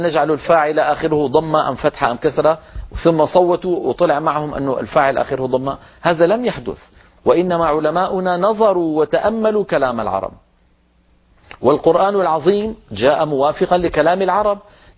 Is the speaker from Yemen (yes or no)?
yes; Hadramaut, Yemen; فمثلا عندنا في حضرموت يقلبون القاف قاف في كلامهم اليومي